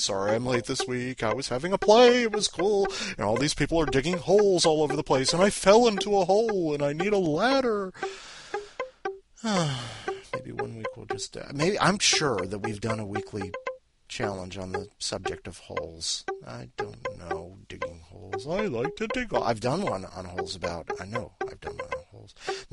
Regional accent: North Dakota, United States; I may say in conversation at a party, " … I'm from North Dakota."

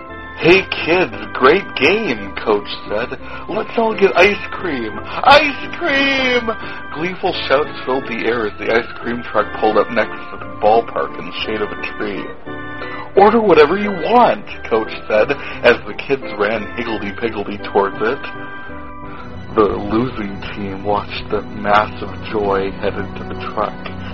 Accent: North Dakota, United States; I am from North Dakota, where our biggest export this week has been our weather

